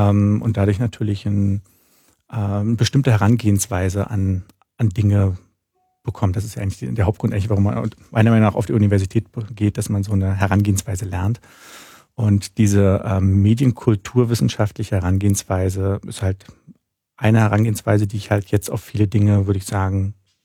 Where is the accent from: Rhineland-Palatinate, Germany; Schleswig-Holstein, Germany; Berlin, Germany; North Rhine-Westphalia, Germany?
Berlin, Germany; Ich komme aus Berlin. Also aus Ostberlin komme ich. Hab ja noch 11 Jahre vor der Wende miterlebt.